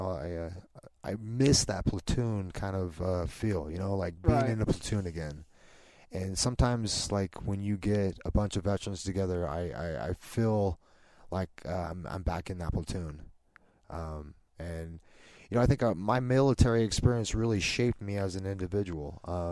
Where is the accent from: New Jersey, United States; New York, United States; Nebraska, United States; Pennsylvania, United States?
Nebraska, United States; North Platte; born and raised in North Platte, Nebraska, graduated in 1993.